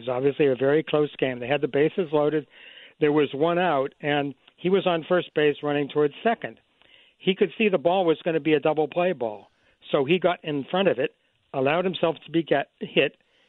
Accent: Boston, Massachusetts, United States; I grew up in Boston, and I remain mortified that the Red Sox had the chance to sign him in 1945 and didn't.

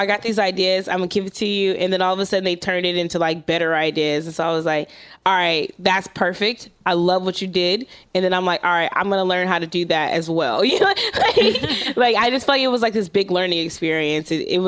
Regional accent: Los Angeles, California, United States; okay, like I'm from South Central LA and I just feel

